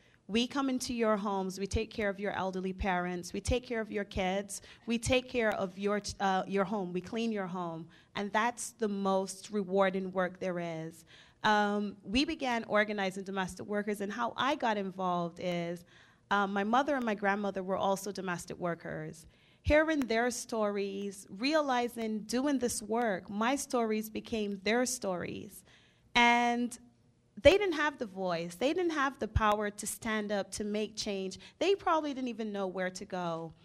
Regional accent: Barbados; now in United States; Again, I am from Barbados, and I grew up taking care of my nieces and nephews

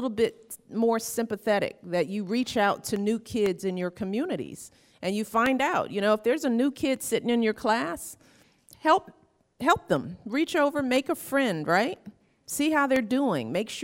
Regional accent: Chicago, Illinois, United States; So I'm kind of always a Cubs fan, although as a Chicagoan, I love all of our teams.

